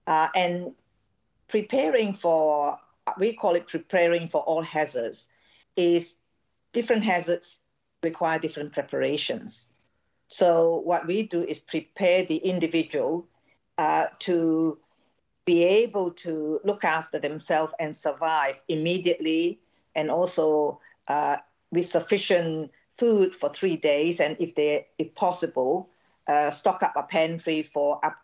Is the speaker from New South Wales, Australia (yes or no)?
yes; New South Wales, Australia; And two other volunteers, we're all volunteers from New South Wales.